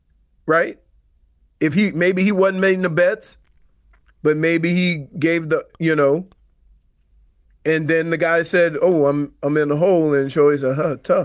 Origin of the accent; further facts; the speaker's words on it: New Orleans, Louisiana, United States; I'm from New Orleans. You can't break me.